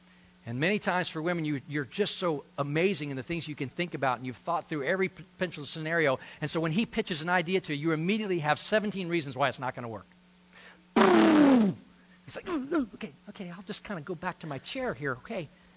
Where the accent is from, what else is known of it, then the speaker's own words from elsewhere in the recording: Deep South, United States; Now, I grew up in the Deep South, and it's amazing how many messages I heard on submission.